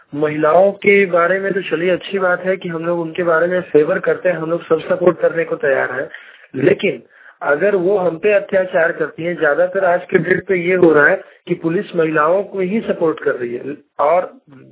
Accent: Dhanbad, Jharkhand, India; मैं धनबाद का रहने वाला हूँ

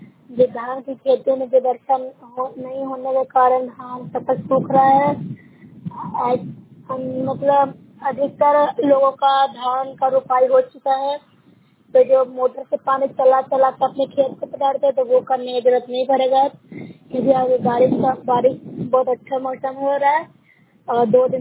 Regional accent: Bihar, India; मैं news साइब block से हूँ, जिला नालंदा की निवासी हूँ।

